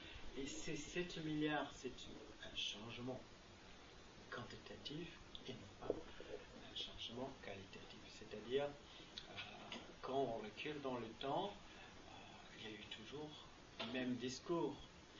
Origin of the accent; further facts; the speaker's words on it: India; first language Malayalam; French is a second language; moi j'ai un cerveau indien qui a été éduqué en malayalam, c'est ma langue maternelle, et ma formation en sanskrit, en anglais, et puis la chance que j'ai eue d'apprendre le français